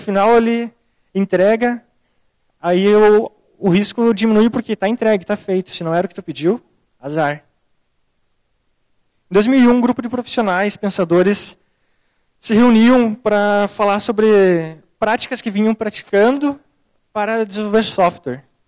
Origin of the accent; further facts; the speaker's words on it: Passo Fundo, Rio Grande do Sul, Brazil; now in Porto Alegre, Brazil; eu sou de Passo Fundo e vim para Porto Alegre no final do ano passado.